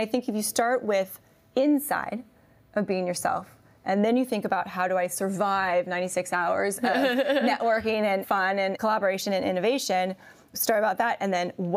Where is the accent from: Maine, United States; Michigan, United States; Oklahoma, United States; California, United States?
California, United States; Born and raised in the Bay Area, I'm still never know what I'm going to get when I come into the city.